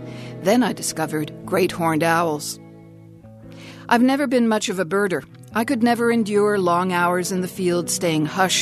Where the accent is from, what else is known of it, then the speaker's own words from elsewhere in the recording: Manhattan, New York, United States; moved away as an adult; also born or lived in Wisconsin; I'm a city girl. Born and raised in Manhattan, reared in an Upper East Side brownstone on the edge of Spanish Harlem. When I moved to Wisconsin for graduate school, I wanted to grasp what was for me a strange, alien world.